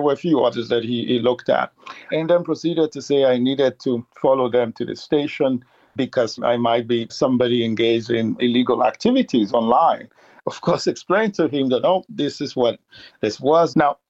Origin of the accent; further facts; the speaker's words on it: Nigeria; moved away as an adult; now in Canada; I grew up in Nigeria and migrated to Canada for graduate studies and subsequently began my academic career.